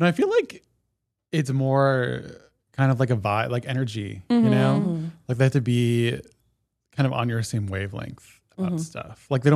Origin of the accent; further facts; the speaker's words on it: Georgia, United States; I do remember we had when we lived, because I grew up partly outside of Atlanta.